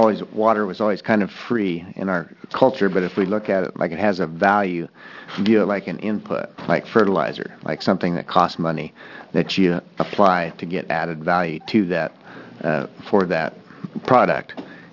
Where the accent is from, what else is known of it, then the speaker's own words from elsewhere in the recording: Union, Oregon, United States; I'm from Union, Oregon, and the handout I gave you, you can call a case study. These are actual numbers from our alfalfa production on a 20-acre field.